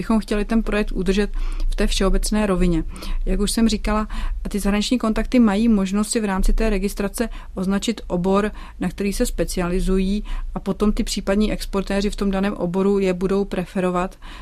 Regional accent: Moravia, Czechia; pocházím z Moravy

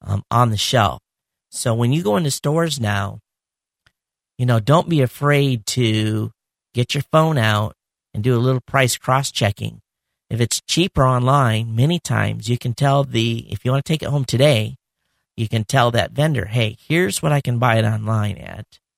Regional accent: Hawaii, United States; And I didn't tell him I was from Hawaii, and I thought, well, this is kind of cool.

